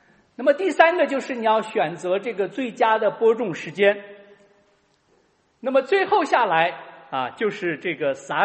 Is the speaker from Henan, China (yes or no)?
yes; Henan, China; 我小的时候生活在河南的农村